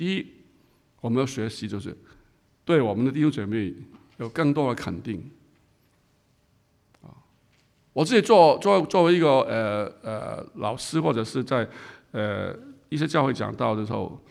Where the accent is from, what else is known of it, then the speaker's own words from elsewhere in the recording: China; 我们中国人说白扯什么竿头更进一步，对不对？